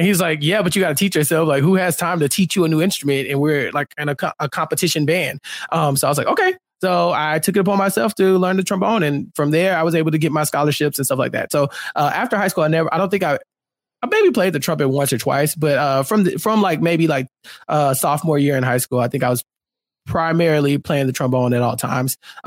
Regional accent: Texas, United States; So I'm from Texas, right? And football is such a big deal here

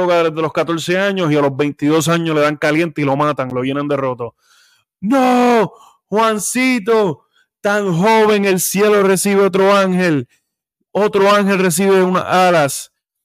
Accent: Puerto Rico; Aunque yo no crecí toda mi vida en residenciales, sí pasé tiempo en residenciales, que en Puerto Rico es lo que se le llama el gueto

